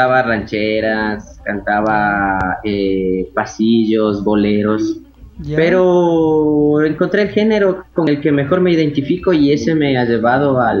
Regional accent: Ecuador; Y realmente nosotros, todos los músicos, somos aquí ecuatorianos, porque aquí hay mucho, mucho talento.

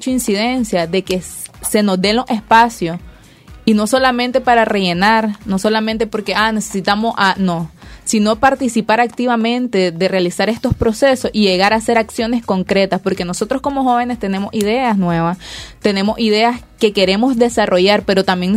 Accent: Nicaragua; O sea, somos nicaragüenses, tenemos que entender primeramente eso, todos somos hermanos en este país.

